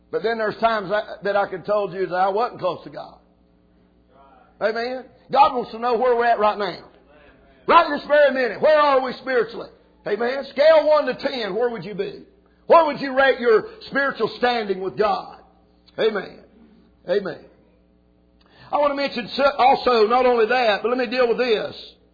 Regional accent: Roswell, North Carolina, United States; I come from Roswell, North Carolina, and English wasn't a good subject there no how.

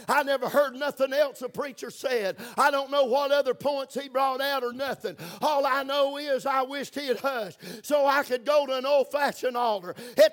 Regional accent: Pisgah Forest, North Carolina, United States; born there; I was born right there in Pisgah Forest. It's where I was actually born. And we lived there for the first year or two that I was in this world.

